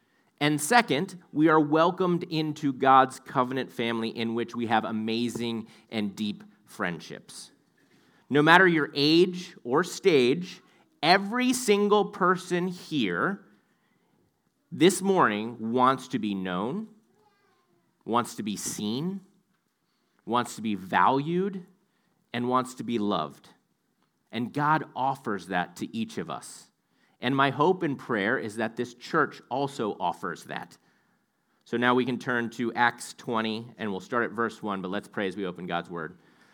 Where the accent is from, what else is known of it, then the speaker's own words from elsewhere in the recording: East Coast, United States; I'm from the East Coast, and basically the bulk of my traveling was Virginia, Maryland, Delaware, New York.